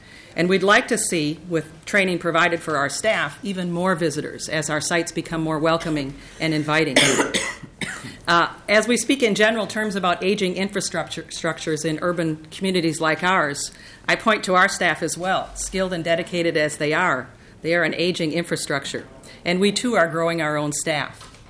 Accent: St. Paul, Minnesota, United States; The city that I grew up in St. Paul, is very different than the one I work in now, with more than 70% of our young people children of color.

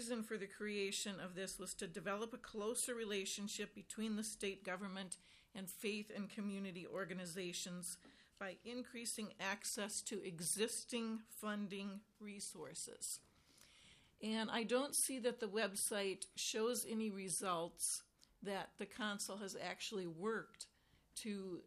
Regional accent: Minnesota, United States; I'm a military veteran, and I'm a Minnesotan.

